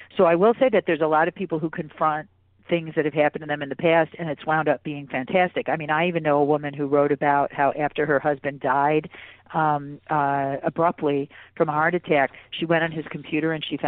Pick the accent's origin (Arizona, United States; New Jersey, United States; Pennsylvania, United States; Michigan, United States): Michigan, United States; West Bloomfield; I'm from West Bloomfield, Michigan, you know, very conservative Midwest town.